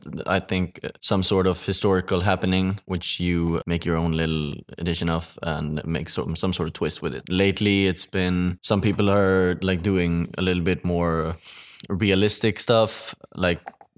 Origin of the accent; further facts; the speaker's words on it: Bålsta, Uppsala County, Sweden; I'm also sort of born and bred from a little town just between here and Stockholm called Bålsta. Look it up or don't. I study linguistics and Swedish.